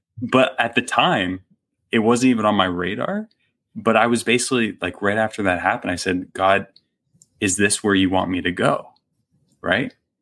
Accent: Canada; I'm Canadian.

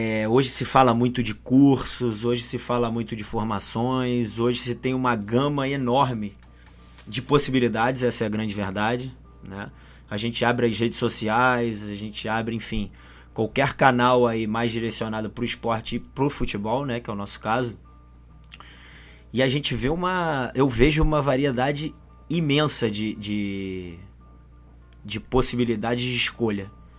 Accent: Rio de Janeiro, Brazil; como bom carioca, pô, eu não sou muito fã da chuva não, sabe?

